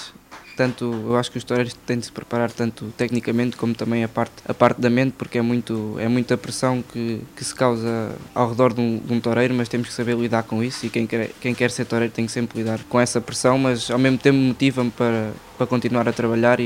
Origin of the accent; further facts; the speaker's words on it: Vila Franca de Xira, Lisbon, Portugal; Venho aqui quase certeza em Vila Franca, no Coleto Encarnado, dia 7 de julho, e é na minha terra